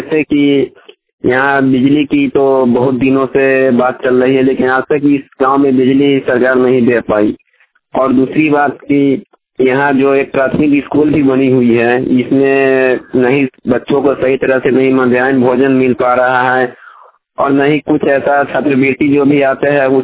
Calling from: Lappi, Jharkhand, India; Sitamarhi Bariatu ward number 15 के लप्पी गांव से बोल रहा हूँ।

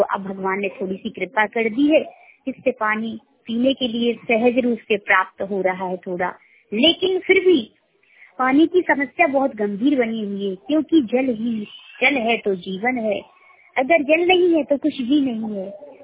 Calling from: Madhya Pradesh, India; इस सूखे की चपेट में हमारा जिला भिंड आ रहा है, क्योंकि यहाँ पर पानी की शॉर्टेज ही हो रही है और पानी बहुत कम है।

